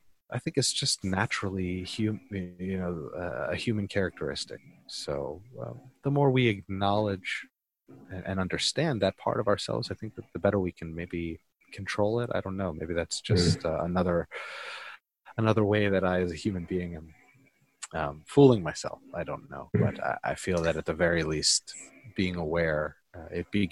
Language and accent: English; United States; there were so many other influences, just, you know, growing up in America that I didn't even recognize